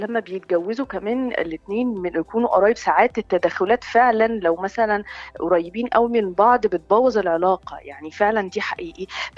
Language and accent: Arabic; Egypt; إحنا كلنا ناقصنا كلنا كمصريين أو كعرب إن فكرة اللمة